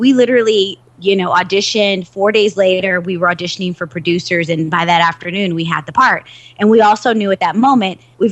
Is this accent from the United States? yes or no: yes; Dallas, Texas, United States; I'm doing a screening in Dallas, which is my hometown